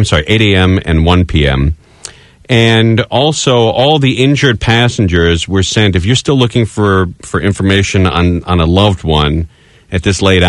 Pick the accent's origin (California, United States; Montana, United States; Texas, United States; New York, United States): California, United States; I grew up in the San Fernando Valley. There's a lot of people live in the San Fernando Valley.